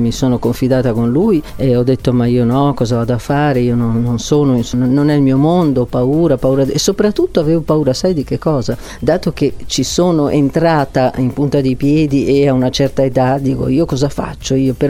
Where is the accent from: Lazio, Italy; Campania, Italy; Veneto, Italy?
Veneto, Italy; Rovigo; born there; also born or lived in Venice / Verona / Padua; now in Bardolino, Italy; Sono veneta a 360 gradi, perché sono nata a Rovigo, poi ho abitato a Venezia, dove ho anche studiato, poi sono stata a Verona, a Padova, anche lì ho studiato, per cui sono adesso abito a Bardolino, sempre nel Veneto, sul lago di Garda